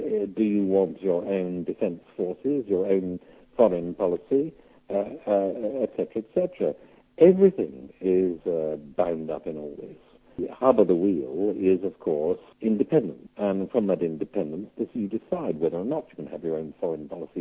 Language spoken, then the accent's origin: English; United Kingdom; I am British, and I'm proud to be British, and I want to remain British.